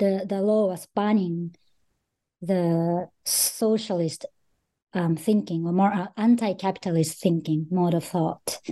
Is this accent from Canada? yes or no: no; Japan; also born or lived in Russia; But mostly I grew up in Japan.